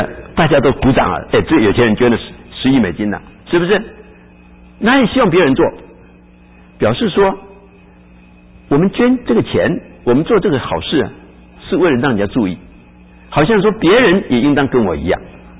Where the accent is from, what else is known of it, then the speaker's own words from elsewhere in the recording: China; 可见我们中国人认为说，尤其是孟子，他以为说人都有一个连续人的心。